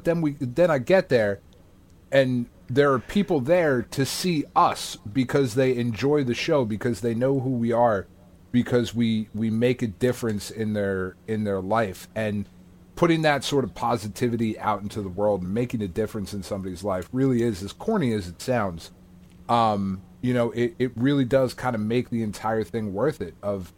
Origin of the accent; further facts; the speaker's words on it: New Jersey, United States; we're fucking schmucks from New Jersey.